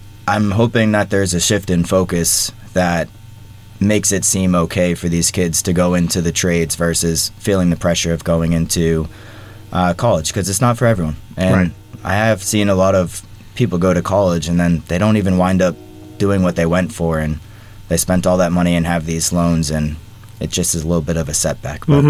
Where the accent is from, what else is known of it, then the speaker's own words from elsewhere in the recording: Franklin, Massachusetts, United States; Yeah, so I grew up in Franklin. My family grew up here, and it's been a long road to get to this point. I went to Franklin High School, then I went to Westfield State University